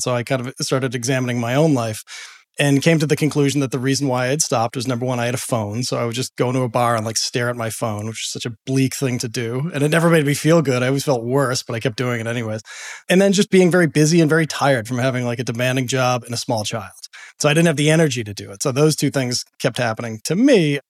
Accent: Boston, Massachusetts, United States; I grew up in Boston.

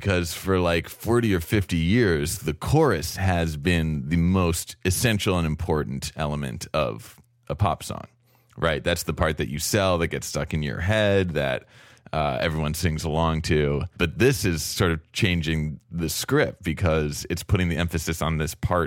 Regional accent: New York City, New York, United States; I'm from New York City.

